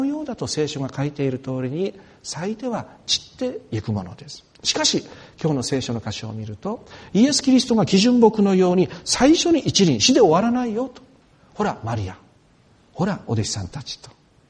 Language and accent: Japanese; Yamagata, Japan; 私と同郷の山形県出身のある男性の方は